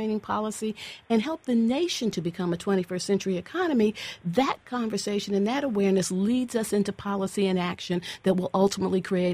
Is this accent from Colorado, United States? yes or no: no; St. Louis, Missouri, United States; I had the experience of growing up in St. Louis in the 1950s and 60s in the middle of an all-Black community